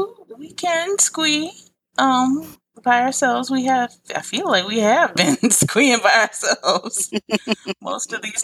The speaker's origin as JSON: {"language": "English", "region": "Florida", "country": "United States", "said": "I'm from Florida. I'm not from Miami, but I'm a black woman from Florida."}